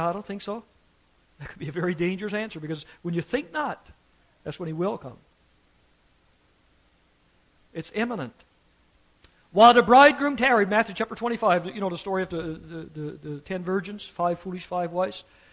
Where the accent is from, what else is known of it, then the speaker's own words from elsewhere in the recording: Newfoundland and Labrador, Canada; We moved up from Newfoundland years ago. My brother was living in Toronto at the time.